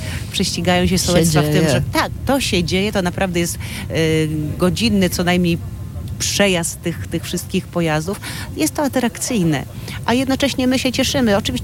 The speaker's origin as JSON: {"language": "Polish", "town": "Gdańsk", "region": "Pomeranian Voivodeship", "country": "Poland", "said": "Tak, ja przyjechałam tutaj z Gdańska."}